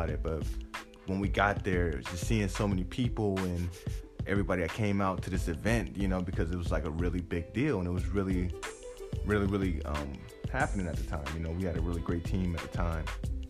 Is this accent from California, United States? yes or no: yes; Oakland, California, United States; And I grew up in Oakland, California, so basketball has always been, like, big there, you know?